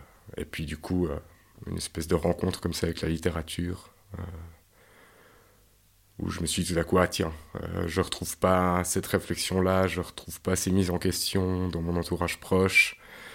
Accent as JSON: {"language": "French", "town": "Yverdon", "region": "Vaud", "country": "Switzerland", "tie": "born there", "said": "Je suis né à Yverdon, dans une famille d'ouvriers"}